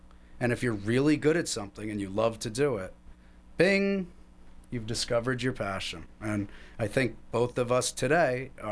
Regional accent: Connecticut, United States; We're both from Connecticut, and we always were out hiking.

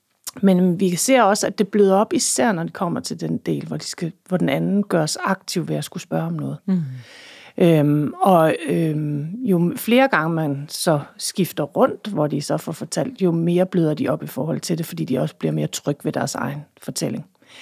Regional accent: Vejle, Region of Southern Denmark, Denmark; og jeg er fra Vejle. Der blev jeg født på Sankt Marie Hospital

